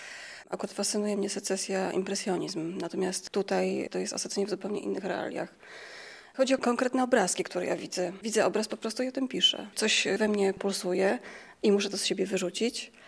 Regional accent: Kraków, Lesser Poland, Poland; Powiem szczerze, jestem z Krakowa, czuję się tutaj obco zupełnie.

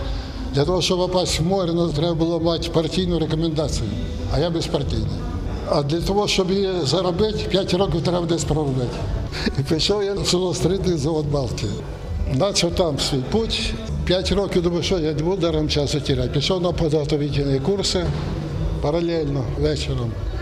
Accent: Zhytomyr Oblast, Ukraine; Приїхав вже на Житомирщину, я сам з Житомирщини.

